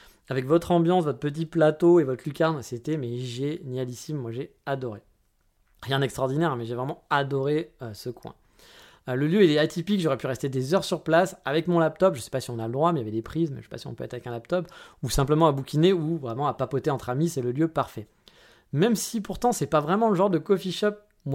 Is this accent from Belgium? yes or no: no; France; je suis un bon français pour ça